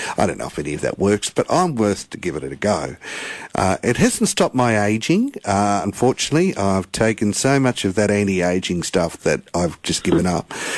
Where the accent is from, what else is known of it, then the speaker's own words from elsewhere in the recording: Tasmania, Australia; because I grew up in Tassie. It's so goddamn cold.